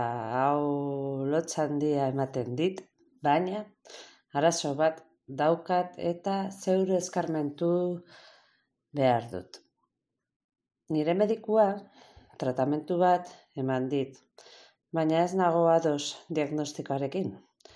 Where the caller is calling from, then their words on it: Vitoria-Gasteiz, Basque Country, Spain; eta Gasteizkoa naiz. 44 urte dauzkat